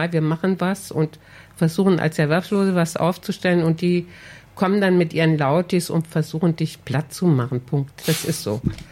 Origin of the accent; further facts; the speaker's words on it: Hesse, Germany; Also ich kenne das schon, ich komme aus dem Rhein-Main-Gebiet, habe da viel auch gearbeitet